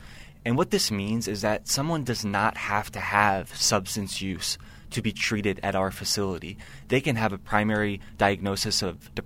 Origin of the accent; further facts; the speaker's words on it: New York, United States; I was coming from New York. All my family's in New York. My whole life is rooted in New York.